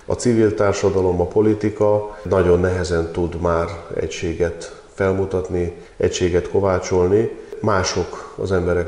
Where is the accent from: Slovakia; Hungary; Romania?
Hungary; Békés; Itt ebben a házban gyerekeskedtem, oda vittek haza a szülők a szülőotthonból, és 6 éves koromig ott éltem.